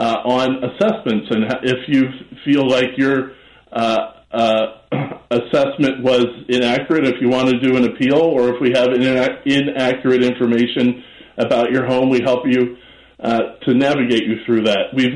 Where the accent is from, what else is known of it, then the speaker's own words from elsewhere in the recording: Chicago, Illinois, United States; I grew up in Hyde Park. I grew up in Chicago. I grew up loving the neighborhoods, going all over the place.